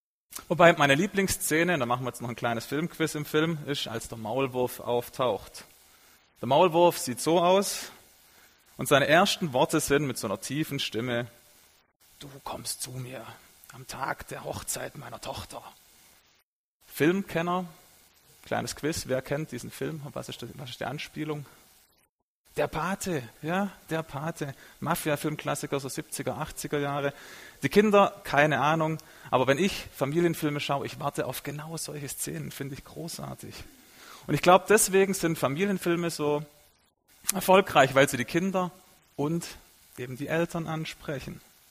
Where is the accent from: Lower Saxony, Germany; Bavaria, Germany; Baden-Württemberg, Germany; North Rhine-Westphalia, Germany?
Baden-Württemberg, Germany; accent: Swabian; Und wie mein dezentes Schwäbisch vielleicht verrät, ich komme aus Süddeutschland, aus der Nähe von Tübingen.